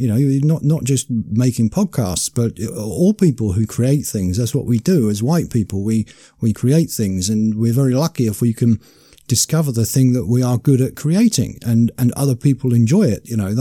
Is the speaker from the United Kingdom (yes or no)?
yes; United Kingdom; in particular being a British nationalist myself, is Mark Collett. I mean, we don't really have anyone else in Britain of his stature